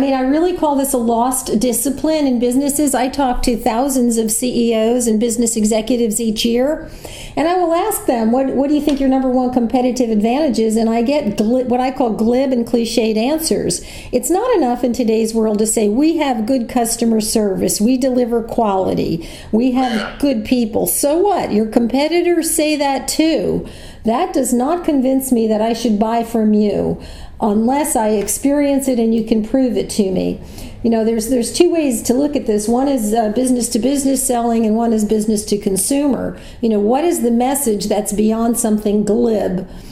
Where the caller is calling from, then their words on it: Fort Lauderdale, Florida, United States; Fort Lauderdale, and it's even chilly down here.